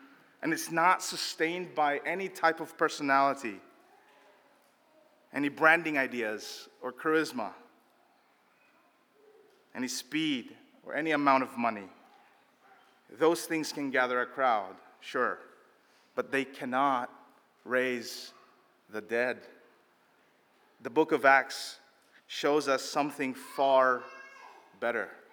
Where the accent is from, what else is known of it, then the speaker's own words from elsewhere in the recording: Philippines; also born or lived in Tokyo, Japan; I grew up in the Philippines. If you were in my street in one of the slums in the Philippines